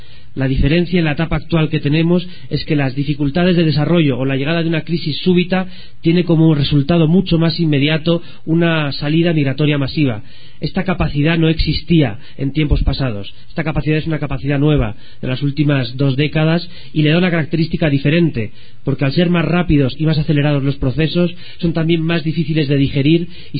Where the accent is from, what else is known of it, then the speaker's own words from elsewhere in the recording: Spain; en particular en mi país, en España